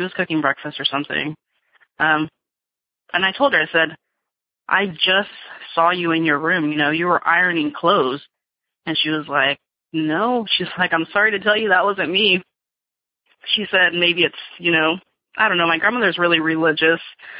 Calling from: California, United States; I'm calling from Northern California.

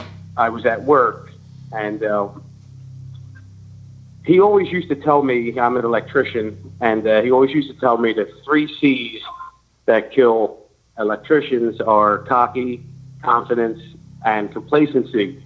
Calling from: Philadelphia, Pennsylvania, United States; from sunny South Philadelphia.

